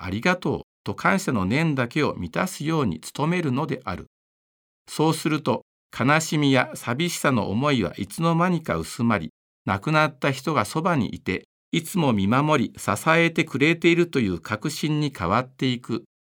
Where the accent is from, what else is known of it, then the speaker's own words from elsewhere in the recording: Aichi, Japan; now in Nagano, Japan; 私は地元愛知県の教科部で働くことになりました。